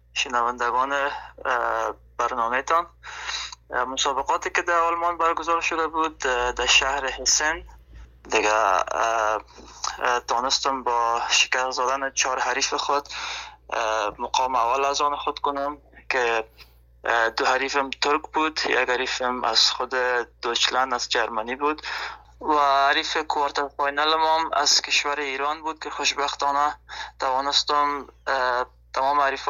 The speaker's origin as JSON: {"language": "Persian", "country": "Afghanistan", "moved": "yes", "lives_now": "Germany", "said": "به خاطر می هدف خود از افغانستان آلمان آمدم،"}